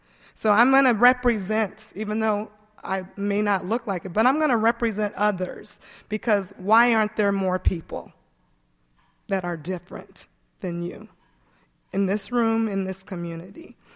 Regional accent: Eugene, Oregon, United States; Well, I grew up here in Eugene. My family came when I was 2 years old.

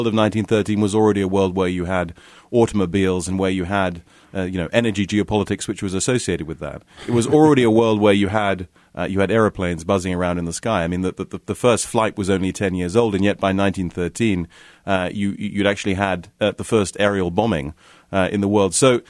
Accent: London, United Kingdom; Well, I'm from London, and in many respects, London hasn't necessarily changed that much between 1913 and 2013.

